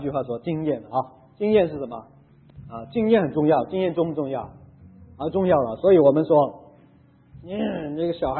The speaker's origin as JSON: {"language": "Chinese", "country": "Macau", "tie": "born there", "said": "我大家都知道我是澳门出生的啊！啊，那个时候的澳门跟现在澳门完全不同了，你可能最近去过了啊。不过我那个时代的澳门啊，哇，那个完全不同，那个是葡萄牙殖民地"}